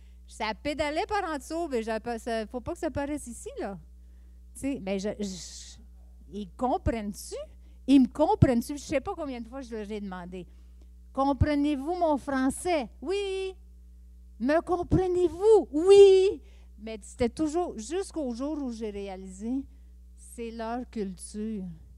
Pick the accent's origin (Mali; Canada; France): Canada; Quebec; also born or lived in Acadia; c'est sûr que j'ai un français, je suis québécoise, qui a été transformée en Acadie, fait que j'ai un français qui est différent.